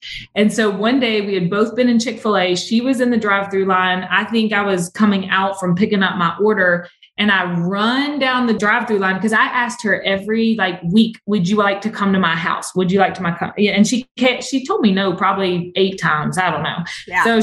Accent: the South, United States; And I am from the South, so I get to watch the sugar.

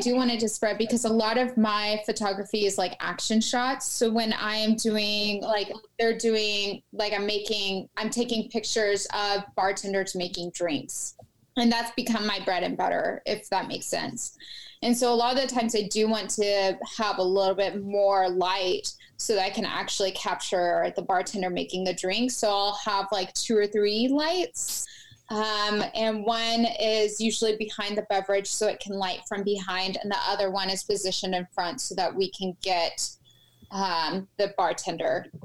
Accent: Texas, United States; So I'm originally from Texas, and a lot of people give me shit about that here.

